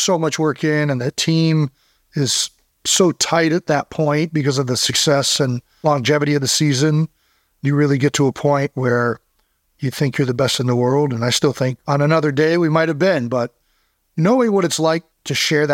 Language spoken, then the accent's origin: English; Cleveland Heights, Ohio, United States; So we're from Cleveland Heights. So we were looking for a way to draw on that.